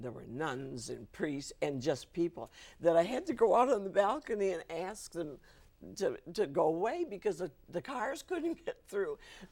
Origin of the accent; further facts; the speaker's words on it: Lansing, Michigan, United States; also born or lived in Battle Creek, United States; I was born in Battle Creek, Michigan, where the vitamin foods come from, Kellogg's.